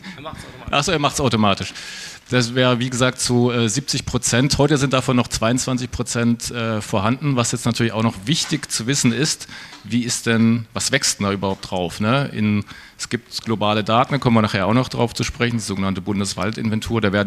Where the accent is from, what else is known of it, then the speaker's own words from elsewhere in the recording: Schleswig-Holstein, Germany; Ich komme aus Schleswig-Holstein, da besteht die Landesfläche nur zu 11% aus Wald, also relativ wenig.